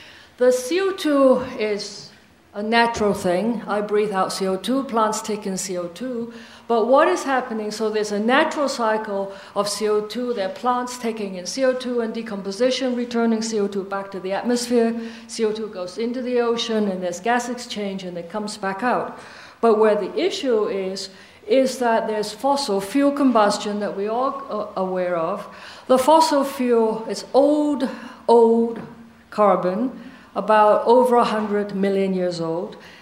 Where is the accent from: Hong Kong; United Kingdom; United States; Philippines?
Hong Kong; I'm from Hong Kong, and Hong Kong is obviously Hong Kong is here, a very much polluted Hong Kong that I came from